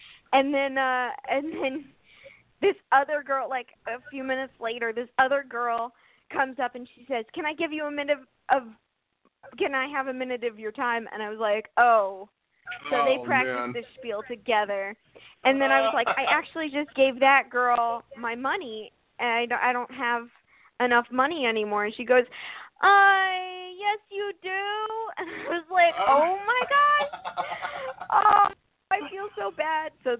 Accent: San Antonio, Texas, United States; And I speak Spanish because growing up in San Antonio, I was like the one white kid in my class for a couple of years.

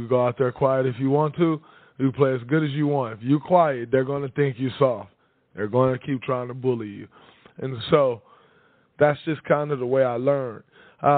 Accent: Saginaw, Michigan, United States; growing up in Saginaw, playing at Vest Park, playing at the Civitan Recreation Center.

